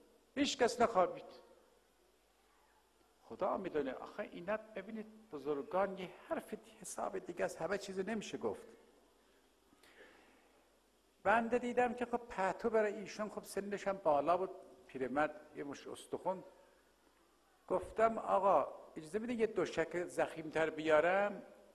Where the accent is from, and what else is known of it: Tehran, Tehran Province, Iran; born or raised there